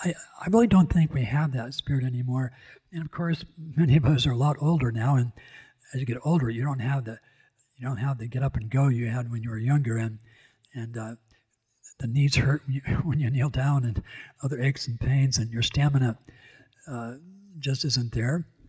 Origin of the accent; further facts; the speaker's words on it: California, United States; moved away as an adult; I was 24 years of age just a few years ago when I came here. And I came from California, and I grew up in the 50s and early 60s.